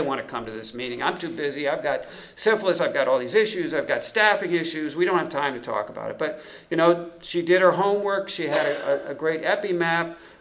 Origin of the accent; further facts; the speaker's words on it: Albany, New York, United States; Here's my hometown, Albany, New York.